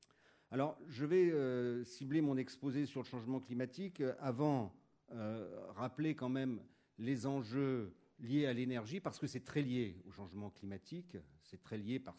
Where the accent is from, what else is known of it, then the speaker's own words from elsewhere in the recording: Paris, Île-de-France, France; Je suis parisien, alors je suis très heureux d'être là parmi vous.